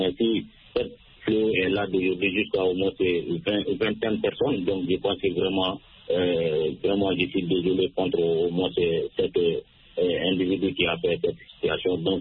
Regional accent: Sony Kenny, Mali; Je suis toujours dans mon village natal à Sony Kenny.

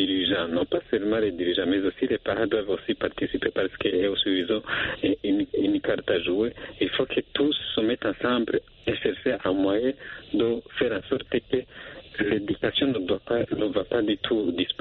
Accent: Burundi; Mais nous avons vu, dans les années passées, chez nous au Burundi

